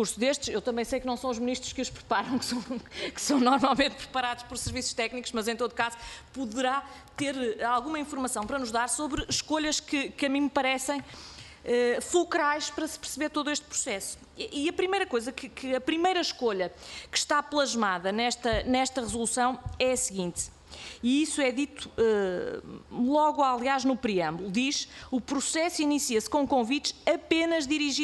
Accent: Portugal; Nossa, enquanto portugueses, sim.

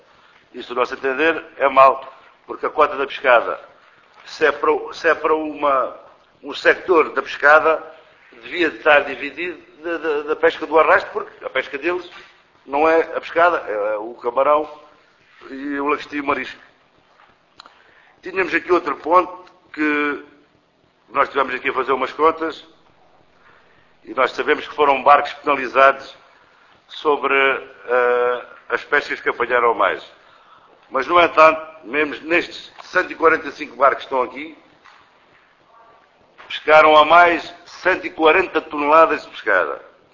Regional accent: Fuzeta, Faro, Portugal; sou da Fuzeta e sou pescador, armador pescador.

